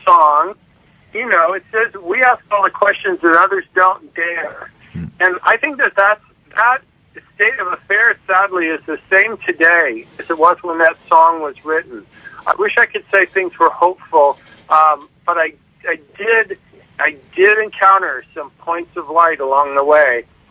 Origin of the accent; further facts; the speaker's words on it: Seattle, Washington, United States; I'm from Seattle, and Seattle's in the northwest corner of the country, right up against the ocean there.